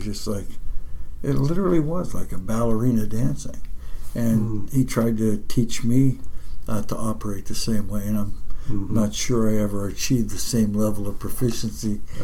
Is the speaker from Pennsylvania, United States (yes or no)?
yes; Pennsylvania, United States; Well, it's everything I am and everything I was, probably. I learned around the kitchen table, mostly, because everybody in my family was a miner.